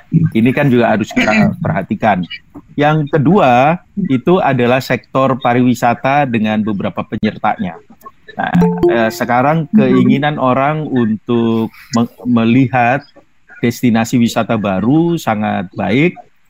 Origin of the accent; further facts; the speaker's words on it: Surabaya, East Java, Indonesia; Contoh di daerah saya di Surabaya